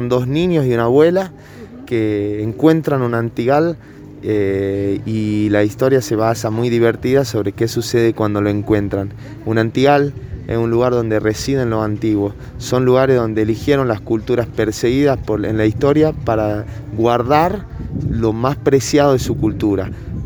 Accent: Jujuy, Argentina; Yo soy jujeño, muralista, comunicador social y artista plástico.

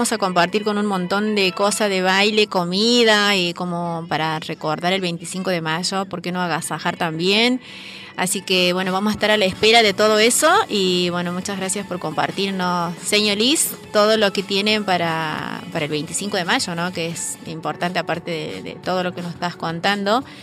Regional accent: Argentina; Ya que somos como buenos argentinos, celebrarlos como todos los años, nuestras fechas patrias.

